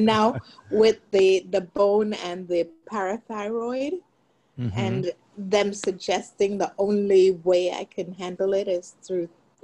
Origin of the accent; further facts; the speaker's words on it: Florida, United States; I am from South Florida, so you would attempt to get to the beach and you have to fight through the crowd.